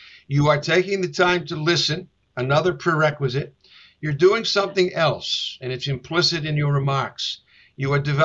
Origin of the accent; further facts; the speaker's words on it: Boston, Massachusetts, United States; I come from Boston, which is more of an Anglo-Catholic, Anglo-Celtic or Italian world. I come down to Philadelphia, which has a much heavier African-American populace.